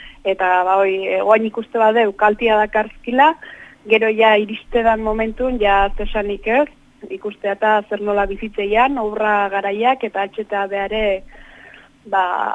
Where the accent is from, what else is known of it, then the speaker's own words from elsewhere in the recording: Basque Country, Spain; Bereziki Tolosaldekoa naiz